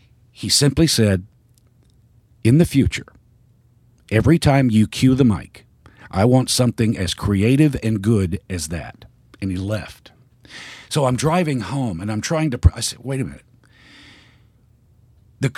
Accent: Muscle Shoals, Alabama, United States; No, Muscle Shoals.

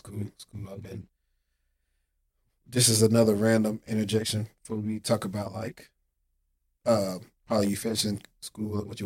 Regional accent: Louisiana, United States; I'm from Louisiana.

